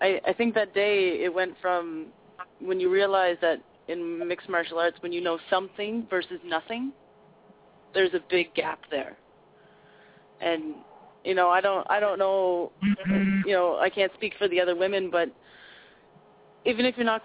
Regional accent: Miramichi, New Brunswick, Canada; I moved up here from New Miramichi, New Brunswick, and the rugby community is my family.

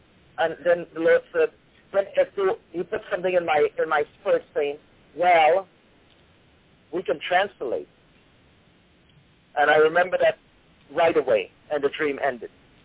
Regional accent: Trinidad & Tobago; born there; And this is the place where I was born in Trinidad.

